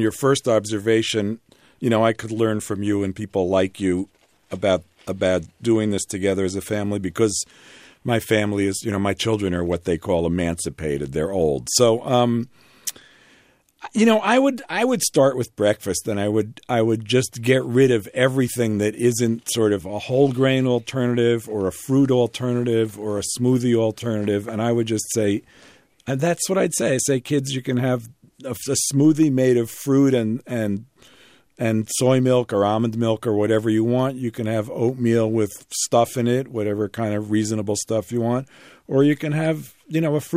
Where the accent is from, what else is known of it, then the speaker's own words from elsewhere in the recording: New York City, New York, United States; because I am a New Yorker and I love New York.